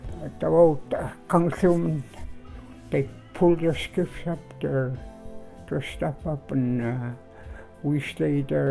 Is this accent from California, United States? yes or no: no; English Bay, Alaska, United States; born there; Mostly I spent my time in English Bay. That's where I was born. And I know like me, I was born in English Bay.